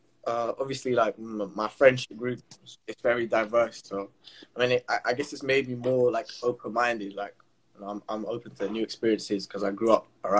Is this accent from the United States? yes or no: no; London, United Kingdom; Yeah, you know, it's like growing up in London. It's just fun.